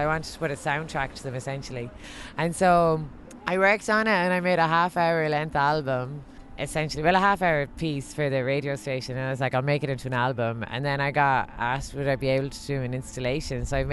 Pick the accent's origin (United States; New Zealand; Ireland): Ireland; Galway, Connacht; There was some festival on in my hometown in Galway